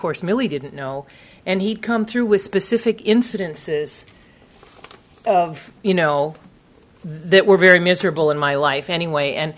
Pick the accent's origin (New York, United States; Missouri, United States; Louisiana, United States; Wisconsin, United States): Wisconsin, United States; Madison; moved away as an adult; now in San Diego, United States; So 30 years ago, I moved to San Diego from Madison, Wisconsin, to follow a dream of starting a landscaping business.